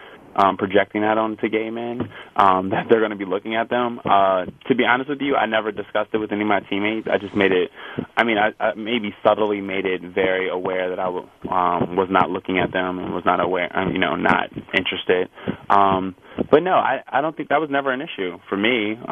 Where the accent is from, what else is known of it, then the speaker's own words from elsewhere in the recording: Delaware, United States; because I am from Delaware, and it's pretty small.